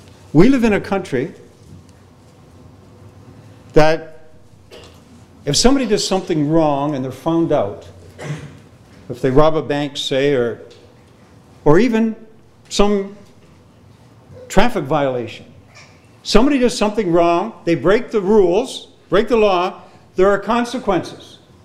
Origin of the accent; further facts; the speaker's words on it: Canada; And I grew up in Canada, but they still talk about it there too.